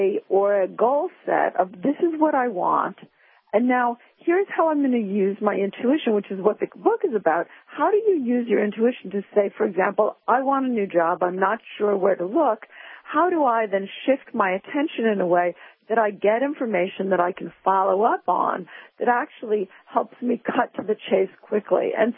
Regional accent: New York, United States; And I was good at being tested because I'm a New Yorker, and, of course, we work very well under pressure.

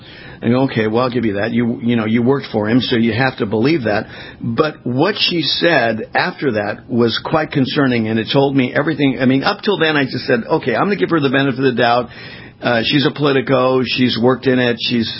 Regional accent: California, United States; I mean, hey, look, you're in California. I was born and raised in California.

